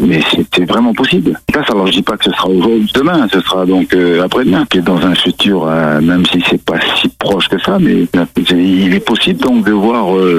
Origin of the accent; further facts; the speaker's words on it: New Caledonia; même si on est français, on est dans la France et tout